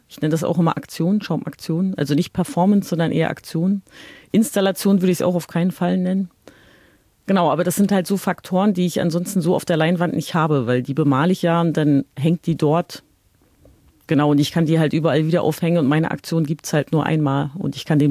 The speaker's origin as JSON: {"language": "German", "region": "East Germany", "country": "Germany", "tie": "born or raised there", "said": "ich bin in der DDR geboren und aufgewachsen und habe ja so ein ganzes politisches System oder das ganze Gesellschaftssystem zusammenbrechen sehen."}